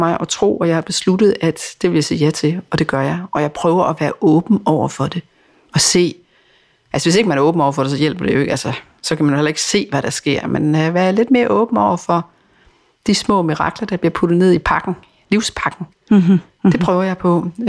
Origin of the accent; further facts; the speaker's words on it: Region of Southern Denmark, Denmark; Du skal huske på, at jeg er sønderjyde.